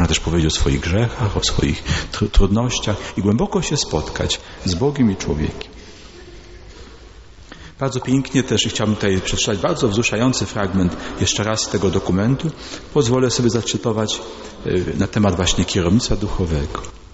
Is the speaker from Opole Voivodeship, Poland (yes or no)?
yes; Kędzierzyn-Koźle, Opole Voivodeship, Poland; Ja pochodzę z parafii świętego Mikołaja. W Kędzierzynie tam spędziłem swoje dzieciństwo i młodość.